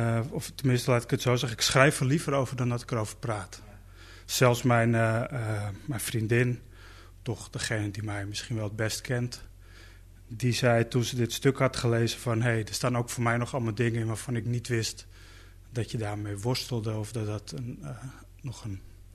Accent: Zaandam, North Holland, Netherlands; born there; Ik ben in Zaandam geboren, ja. Mijn opa die is eerst naar Nederland gekomen. Maar in tegenstelling tot heel veel Turkse migranten is hij in 1984 teruggegaan.

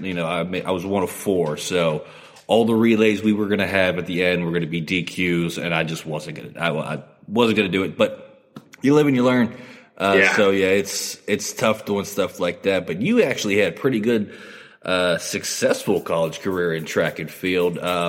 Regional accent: West Virginia, United States; I was the dream school growing up in West Virginia, huge Mountaineer fan, was going to go to West Virginia and swim

